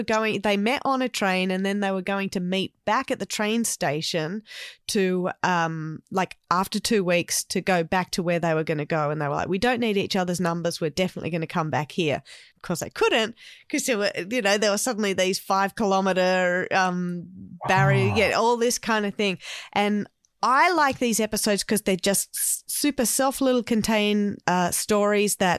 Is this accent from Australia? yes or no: yes; Australia; But, you know, I'm from Australia. I don't know. He sounded Irish.